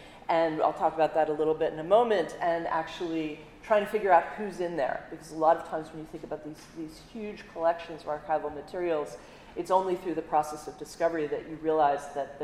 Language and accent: English; United States; as an American embarrassed at the current state of my country